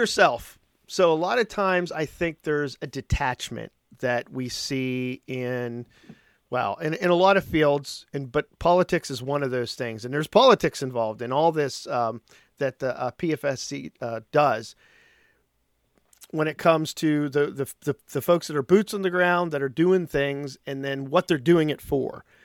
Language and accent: English; Centre Hall, Pennsylvania, United States; now in Pittsburgh, United States; I'm originally from Center Hall.